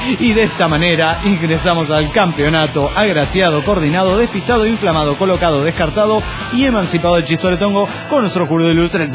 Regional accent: Mérida, Yucatán, Mexico; Soy el escribano de Mérida, Yucatán

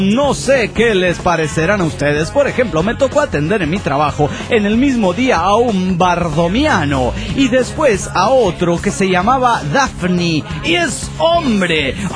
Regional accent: Bowen, Mendoza, Argentina; de Bowen, Mendoza.

